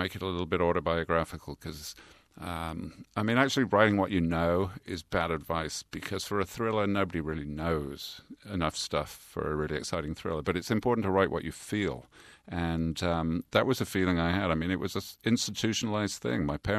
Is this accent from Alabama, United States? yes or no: yes; Birmingham, Alabama, United States; I was that kid from Birmingham again, with that instant reaction that I'd learned during those 10 rough years.